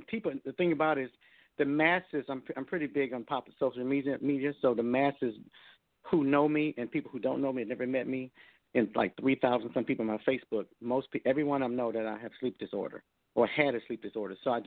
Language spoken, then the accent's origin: English; Detroit, Michigan, United States; I'm from Detroit, Michigan. I got a lot of family back there excited about when … come on that way for the tour, and also Dallas.